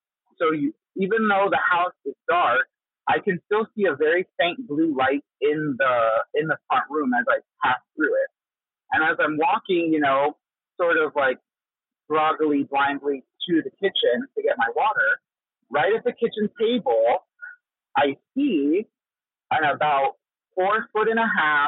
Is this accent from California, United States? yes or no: yes; California, United States; Yes, I'm from Southern California.